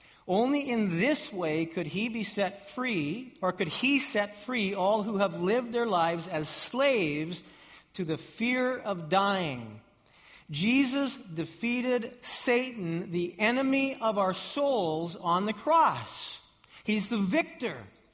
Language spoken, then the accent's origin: English; Canada; as Canadian hockey people, we don't have a lot to cheer for these days at all, because all the Canadian teams are at the bottom of the heap